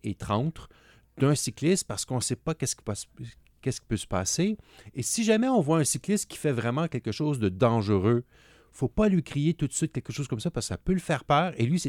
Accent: Montreal, Quebec, Canada; Moi, quand j'étais jeune à Montréal, puis j'allais à l'université en vélo

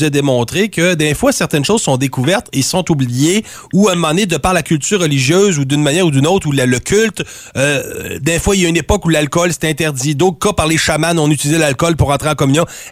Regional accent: Quebec, Canada; en tant que bon petit Québécois qui a été école

